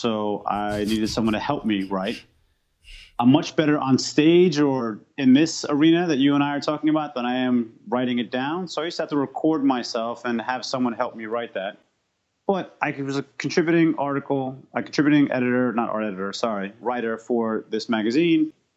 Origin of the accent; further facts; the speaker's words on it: New York City, New York, United States; born and raised in New York City, I believe in the micro moments.